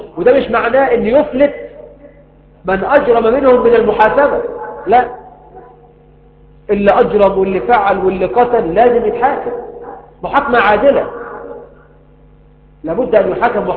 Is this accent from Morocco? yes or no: no; Egypt; بلدنا مصر